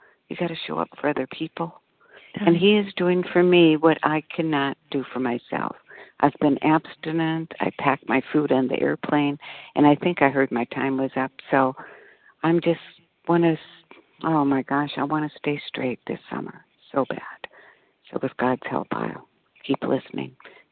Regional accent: Austin, Texas, United States; from the Austin, Texas area, and I am calling in from Ketchikan, Alaska this morning, where I am for the summer.

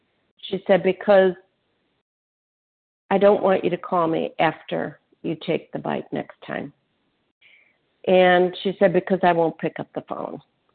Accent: Illinois, United States; I'm from Illinois.

